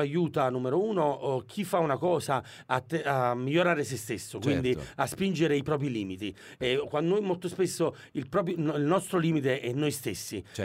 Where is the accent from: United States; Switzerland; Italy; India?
United States; New York; vengo da New York.